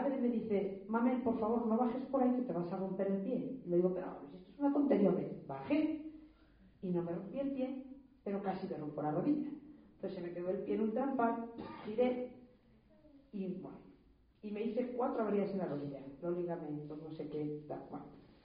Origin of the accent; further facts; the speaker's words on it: Ávila, Castile and León, Spain; en Ávila, que yo soy de Ávila